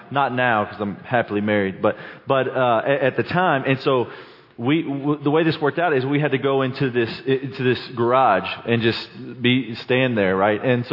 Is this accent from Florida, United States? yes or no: no; Cuero, Texas, United States; Except we didn't have a bottle, and I'm from Cuero, Texas.